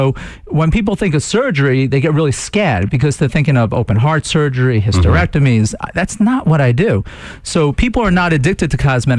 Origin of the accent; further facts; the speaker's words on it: New York, United States; I'm from New York, so I never know.